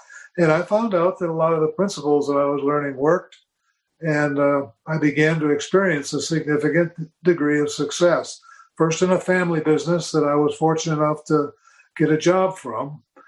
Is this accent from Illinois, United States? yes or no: yes; Crystal Lake, Illinois, United States; I grew up in Crystal Lake, Illinois, which was, when I was there as a child, a rural community about 55 miles northwest of Chicago.